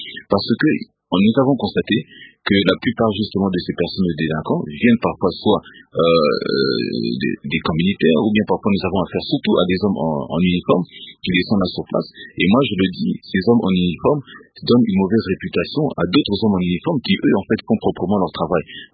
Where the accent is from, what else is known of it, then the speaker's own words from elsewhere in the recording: Kitambo, Kinshasa, DR Congo; born there; je suis né à Kitambo, ma mère aussi.